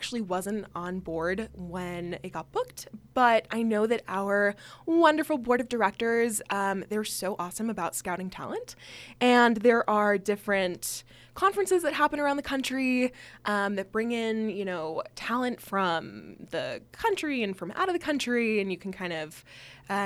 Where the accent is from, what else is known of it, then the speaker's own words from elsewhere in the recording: California, United States; I never thought that I would end up in Wyoming, but I'm originally from California